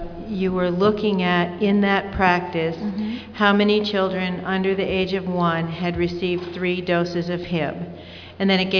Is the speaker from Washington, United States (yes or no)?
yes; Tacoma, Washington, United States; from Tacoma, Washington.